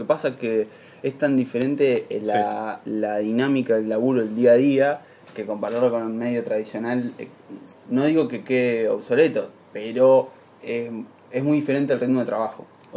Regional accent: Neuquén, Argentina; now in Buenos Aires, Argentina; Tengo una tradición que es siempre que estoy en un medio, menciono Neuquén.

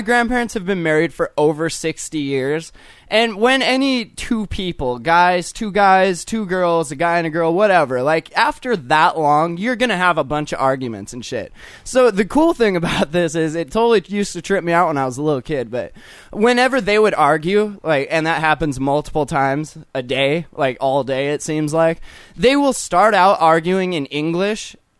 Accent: United States; That I'm American, and if there's still food and I have no more room

